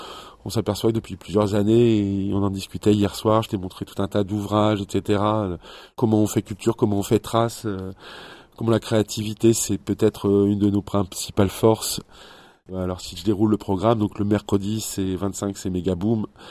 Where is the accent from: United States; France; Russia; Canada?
France; Beauvais, Hauts-de-France; born there; Où je suis né en 1976, je suis né à Beauvais.